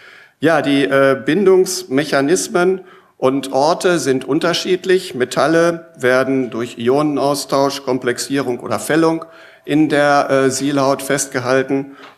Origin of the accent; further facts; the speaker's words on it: Bielefeld, North Rhine-Westphalia, Germany; ein paar Worte über meine Heimatstadt Bielefeld, ganz in der Nähe von der Stelle